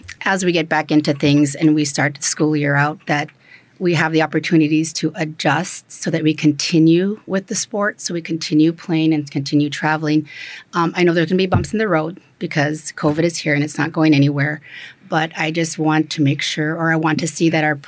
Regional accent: Bethel, United States; I'm from Bethel. Born and raised here

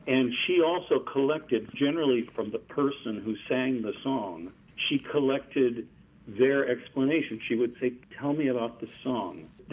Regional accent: Washington, District of Columbia, United States; in the rotunda of the Capitol building in my hometown of Washington, D.C.

